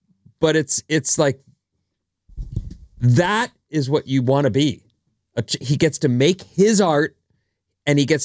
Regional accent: Boston, Massachusetts, United States; we're from Boston.

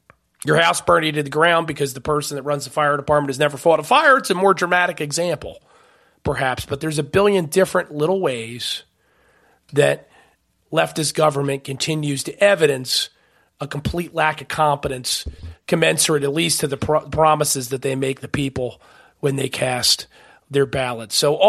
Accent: New Jersey, United States; I mean, as a New Jerseyan, the health of New York City directly impacts the economy of my home state beyond the obvious human considerations.

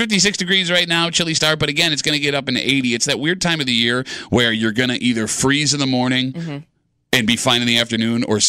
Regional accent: Gates, New York, United States; I grew up in Gates.

